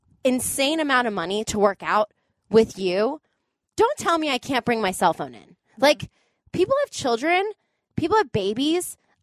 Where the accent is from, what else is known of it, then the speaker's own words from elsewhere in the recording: Atlanta, Georgia, United States; We used to go growing up in Atlanta. Our yearly field trips would be to the Coca-Cola Museum because Coca-Cola started in Atlanta.